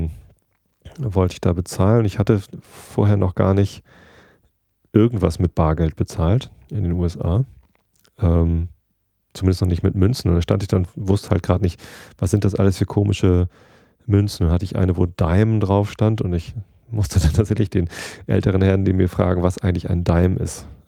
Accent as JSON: {"language": "German", "country": "Germany", "said": "Habe ich gesagt, ja, ich komme aus Deutschland."}